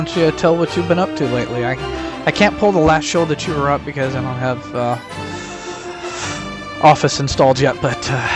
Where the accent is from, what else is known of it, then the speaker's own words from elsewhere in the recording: Nebraska, United States; from Nebraska. Go Cornhuskers!